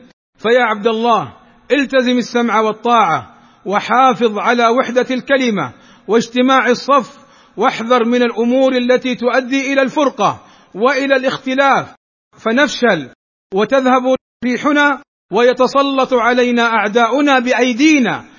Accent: Saudi Arabia; ونحن في هذه البلاد، بلادنا المملكة العربية السعودية،

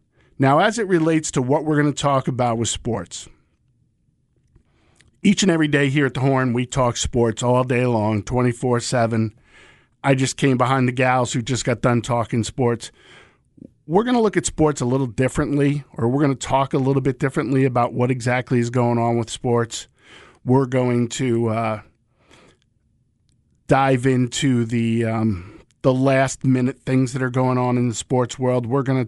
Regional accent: New England, United States; We find out we're both from the New England area originally.

